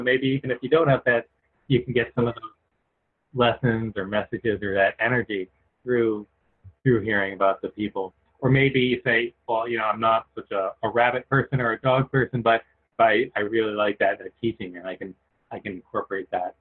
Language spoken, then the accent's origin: English; New York, United States; She grew up primarily in South Dakota, I grew up primarily just outside of New York City.